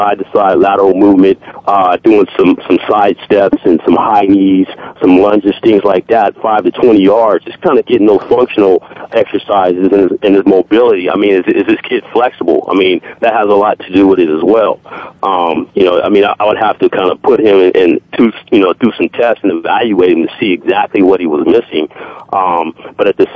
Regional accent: Bakersfield, California, United States; I'm from Bakersfield, California

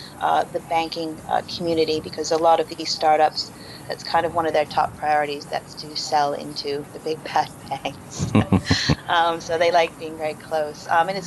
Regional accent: United States; I think as an American, I can safely say I think London might have the edge

